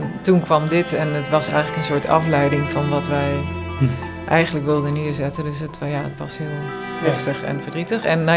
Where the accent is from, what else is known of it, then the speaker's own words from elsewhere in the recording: Netherlands; zegt ze dan tegen mij als Nederlander